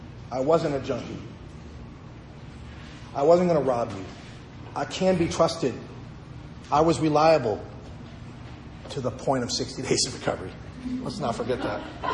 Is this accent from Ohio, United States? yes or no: no; New York City, New York, United States; And I'm from New York City, I don't understand trees.